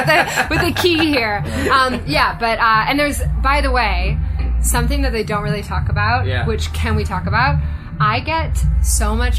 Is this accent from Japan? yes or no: yes; Japan; also born or lived in London / Hong Kong; now in Los Angeles, United States; So I was born in London, okay. But I grew up in Japan and Hong Kong.